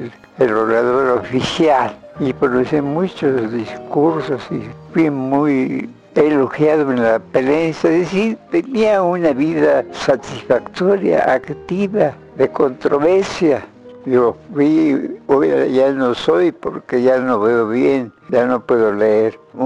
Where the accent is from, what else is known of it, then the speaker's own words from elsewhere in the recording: Toluca, State of Mexico, Mexico; Yo soy originario de Toluca, nací en 1907, de 15 de febrero cumplí 100 años.